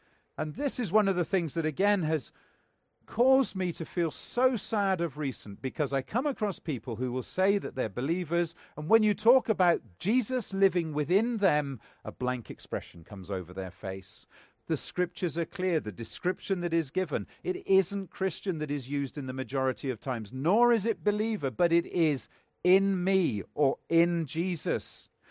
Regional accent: Northern Nigeria, Nigeria; born there; I was born in West Africa, right in the far north of Nigeria

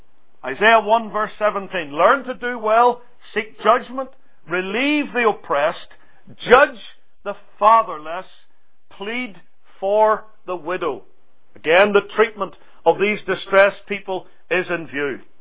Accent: Ireland; growing up in Ireland.

